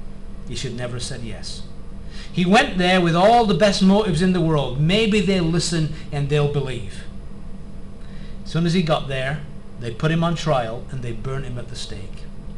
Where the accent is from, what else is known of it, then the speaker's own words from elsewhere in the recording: England, United Kingdom; even though I'm an Englishman